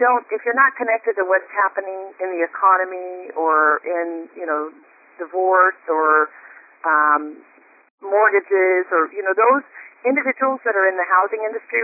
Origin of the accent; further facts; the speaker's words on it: Spokane, Washington, United States; We're both from Spokane, Washington. So in my notes, I'll write Spokane, Washington, so that I can easily connect with him at that level. Hey … from Spokane.